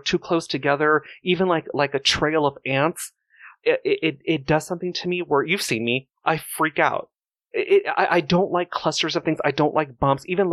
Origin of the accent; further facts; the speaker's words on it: Palmdale, California, United States; also born or lived in San Fernando Valley; Yeah, I was born and raised in the Valley, but my dad and my grandmother, which is his mother, lived in Palmdale. And so I grew up out there.